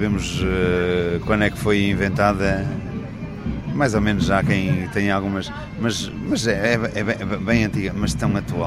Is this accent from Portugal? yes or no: yes; Portugal; Agora, nós somos portugueses, vocês são espanhóis